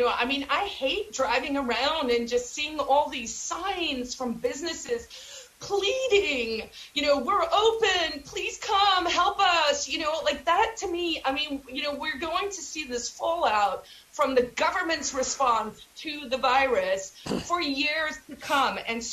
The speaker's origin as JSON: {"language": "English", "country": "South Africa", "tie": "born or raised there", "said": "You know, I grew up in South Africa. I grew up in Africa. I grew up in a first/third world country."}